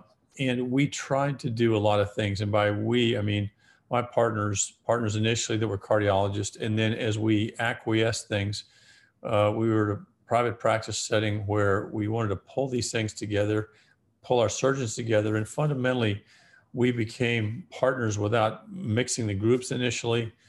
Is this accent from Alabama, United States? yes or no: yes; Alabama, United States; I am originally from Alabama.